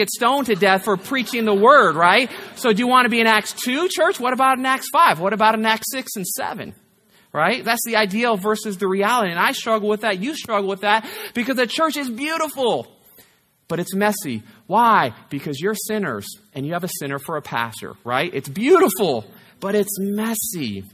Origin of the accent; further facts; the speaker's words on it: Hayward, California, United States; People think I'm from the South. I'm not. I grew up in the inner city of Hayward.